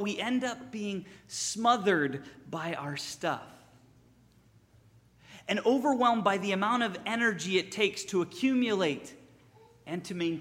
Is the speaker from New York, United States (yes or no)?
yes; New York, United States; also born or lived in Southern California; Let me back up. I grew up in New York State, but went to college in Southern California.